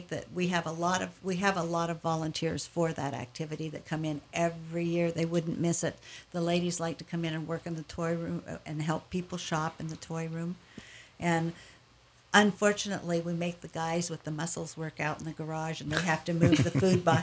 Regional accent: Sandpoint, Idaho, United States; When I grew up in Sandpoint. When I got married, we moved away.

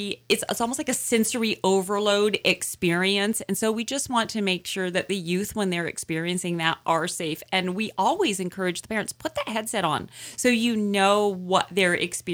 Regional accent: Kenai, Alaska, United States; I'm from Kenai, Alaska, so the mighty Kenai River was on my back porch.

